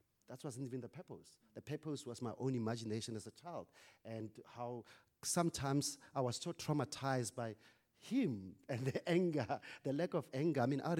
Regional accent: South Africa; first language Sepedi; English is a second language; Yeah, I grew up in a rural area, so Sepedi is my first language.

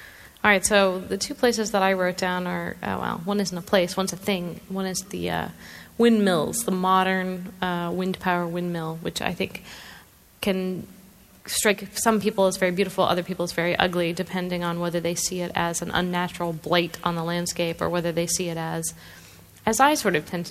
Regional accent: Seattle, Washington, United States; Now, I grew up in Seattle, and I was brought up that way

